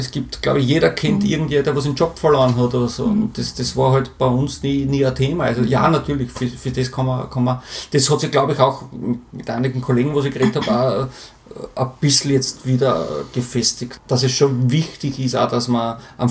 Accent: Burgenland, Austria; ich komme aus dem Burgenland und bin normalerweise schon alle 2 Wochen unten bei meinen Eltern

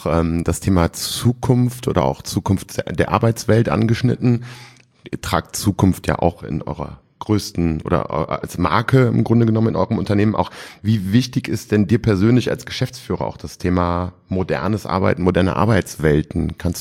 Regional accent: Rhineland, Germany; was ich als Rheinländer ja toll finde.

